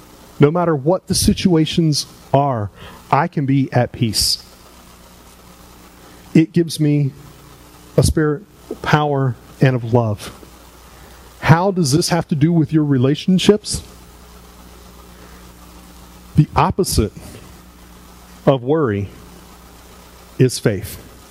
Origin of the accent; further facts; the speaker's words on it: South Carolina, United States; I'm from South Carolina. All my family lives in South Carolina. I'm out in college in Missouri, 1,000 miles away.